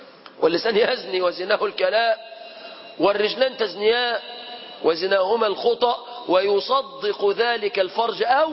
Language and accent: Arabic; Mansoura, Dakahlia, Egypt; انا من اهل المنصورة